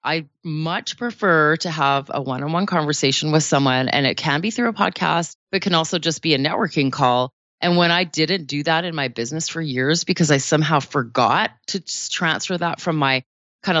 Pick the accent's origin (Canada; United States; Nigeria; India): Canada; I'm Canadian, I get to say niche.